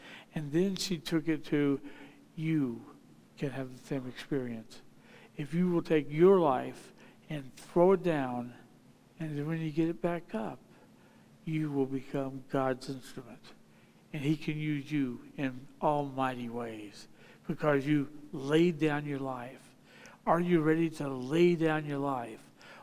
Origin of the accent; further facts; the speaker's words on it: Ohio, United States; Even though I'm from Ohio, I still like the Wildcats.